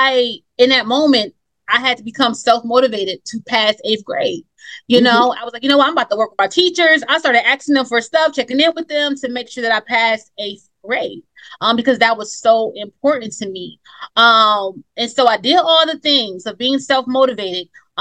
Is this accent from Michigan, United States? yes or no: yes; Detroit, Michigan, United States; I'm from Detroit, Michigan.